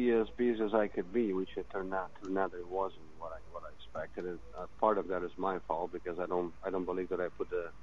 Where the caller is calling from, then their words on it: New York, United States; I'm in New York right now.